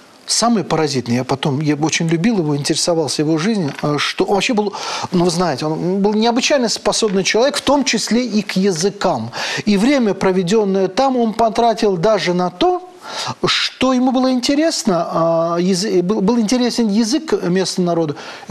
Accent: Azerbaijan; Дело в том, что у меня на родине, в Азербайджане, есть такой район горный, очень красивый, очень красивый.

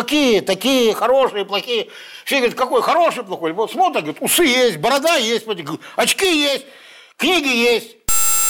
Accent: Yekaterinburg, Sverdlovsk Oblast, Russia; also born or lived in Leningrad; Я коренной, сверловчанин. Коренной сверловчанин. Просто я долгое время жил в Ленинграде.

